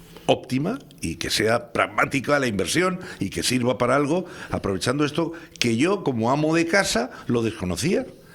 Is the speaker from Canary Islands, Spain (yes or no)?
yes; Canary Islands, Spain; nos recuerdan que somos canarios, que somos de aquí?